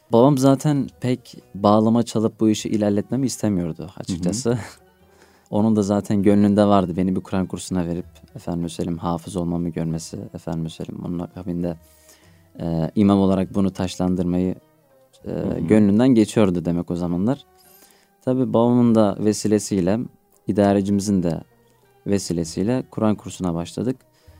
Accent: Gerger, Adıyaman, Turkey; also born or lived in Istanbul; Adıyaman Geryerliyim. 25 yaşındayım. İlkokulumuzu Fatih Balat'ta Tarık Us İlköğretim Okulu'nda tamamladık. Akabinde Bağcılar'a taşınmadan dolayı Bağcılar'da ortaokulu

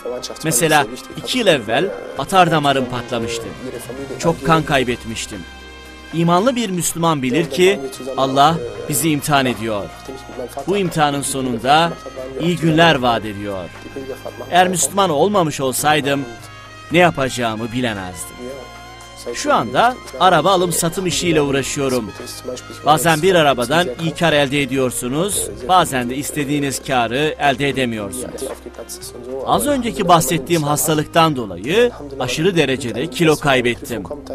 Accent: Hamburg, Germany; Turkish is a second language; Babam Litvanyalı. 1980 yılında Almanya'nın Hahnburg şehrinde dünyaya geldim. İlk öğrenimime Almanya'da başladım.

